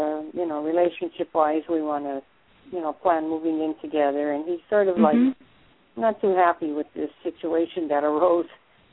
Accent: Pennsylvania, United States; I'm from Pennsylvania.

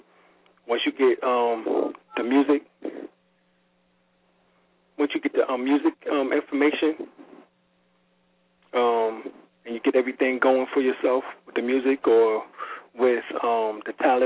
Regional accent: New York City, New York, United States; You know, I grew up in Harlem, 129th Street between Lenox, which is Malcolm X Boulevard nowadays, and Fifth Ave.

